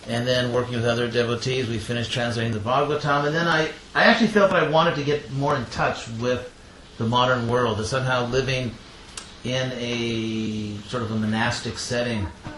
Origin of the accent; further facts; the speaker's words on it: Los Angeles, California, United States; I was born in Los Angeles. So I'm a, as they say in Mexico, gringo. I was born in Los Angeles and grew up there.